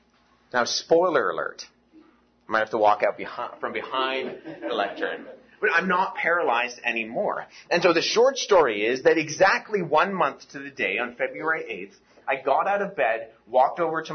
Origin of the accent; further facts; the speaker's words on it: Jordan; also born or lived in Pakistan / Canada; I grew up as a missionary kid. I was born in Pakistan and spent a portion of my childhood in Jordan.